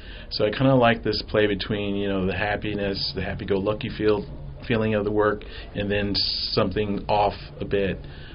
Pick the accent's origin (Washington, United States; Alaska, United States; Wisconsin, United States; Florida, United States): Florida, United States; I'm originally from Florida. The light in Florida is very different.